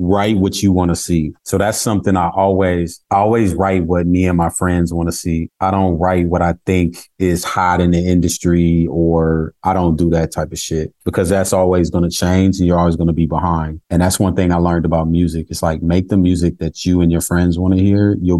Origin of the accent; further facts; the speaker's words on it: California, United States; I'm not from New York, I'm from the Bay Area.